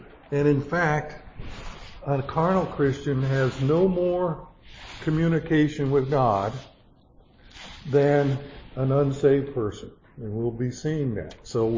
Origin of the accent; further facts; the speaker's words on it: Irving, Texas, United States; And I come from the South, where before football games, when I was in junior high, played football, and they would have a prayer.